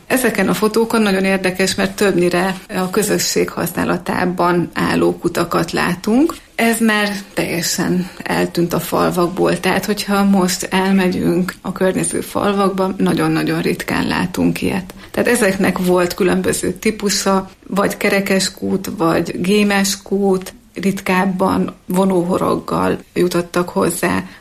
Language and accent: Hungarian; Szendrő, Borsod-Abaúj-Zemplén, Hungary; ahonnan én származom, Szendrőből még a kútról vitték a vizet